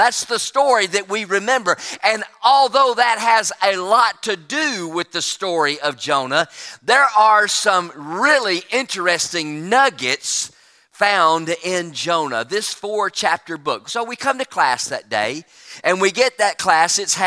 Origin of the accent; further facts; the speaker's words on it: Trussville, Alabama, United States; Now, I was from Trustville, Alabama, so non-historical was kind of a strange term.